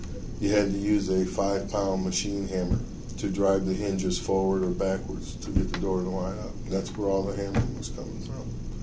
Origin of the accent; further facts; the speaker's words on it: Lansing, Michigan, United States; It was a great growing up in Lansing. I mean, I couldn't imagine growing up anywhere else.